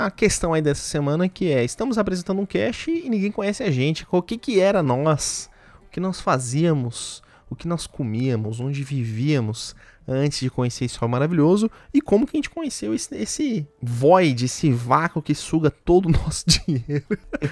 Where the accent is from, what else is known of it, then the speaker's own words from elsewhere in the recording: Londrina, Paraná, Brazil; also born or lived in Brasília; Sou de Brasília. Vim para Londrina e desde moleque eu era o nerdão.